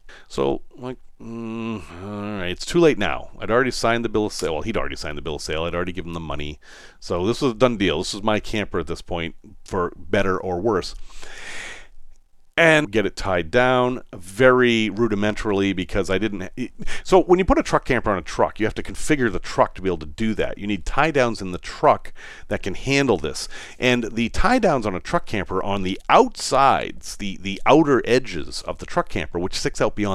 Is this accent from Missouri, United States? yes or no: no; Boston, Massachusetts, United States; accent: Boston; That's my Boston accent sneaking in. Yes, that is a thing I have.